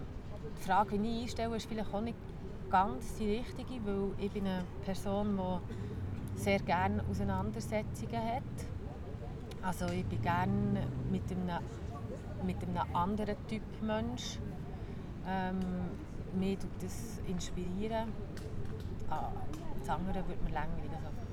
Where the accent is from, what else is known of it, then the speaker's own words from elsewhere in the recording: Bern, Switzerland; Ich bin aus Bern